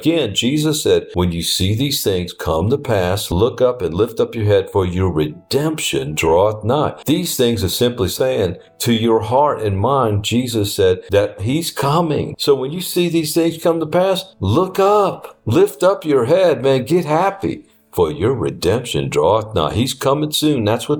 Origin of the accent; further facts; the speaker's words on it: New Orleans, Louisiana, United States; I grew up in New Orleans. There's very little gospel there was back then in New Orleans.